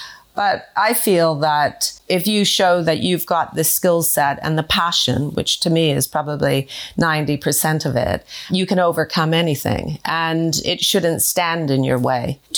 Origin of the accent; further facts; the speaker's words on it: Toronto, Ontario, Canada; And I was born and raised in Toronto. And my father was very much a city man. So we lived pretty much in the heart of Toronto.